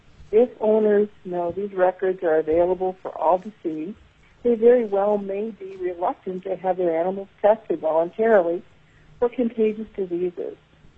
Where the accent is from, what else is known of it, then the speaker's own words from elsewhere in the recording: Eagle River, Alaska, United States; I'm from Eagle River, Alaska. I'm an Alaskan veterinarian who's been in private practice for the past 30 years.